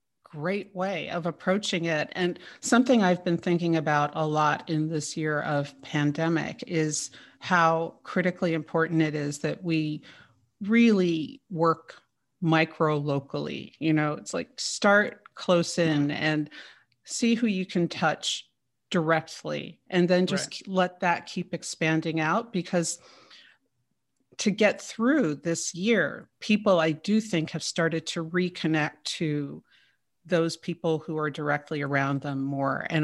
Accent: Manhattan, New York, United States; And it was so nurturing in a way that growing up in Manhattan, you don't have that experience.

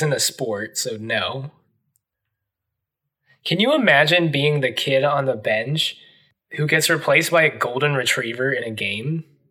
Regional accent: Cincinnati, Ohio, United States; I was born and raised in Cincinnati.

